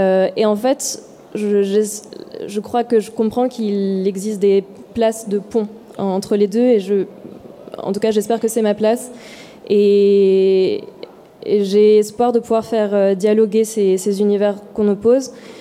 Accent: Auvergne-Rhône-Alpes, France; now in Paris, France; Donc parfois je rappelle que je viens de l'Ain.

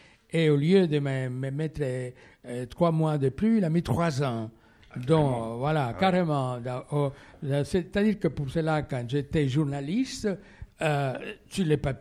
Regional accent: Cuba; French is a second language; moved away as an adult; also born or lived in Italy; la première fois que j'ai quitté Cuba, c'était pour faire des études pendant 3 ans, en principe, des études de littérature et de théâtre, premièrement à Paris.

